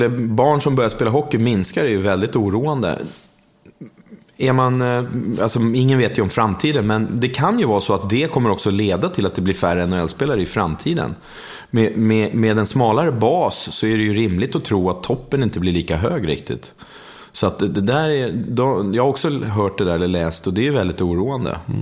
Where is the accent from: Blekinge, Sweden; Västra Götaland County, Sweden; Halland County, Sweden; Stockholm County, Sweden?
Stockholm County, Sweden; Tumba; born or raised there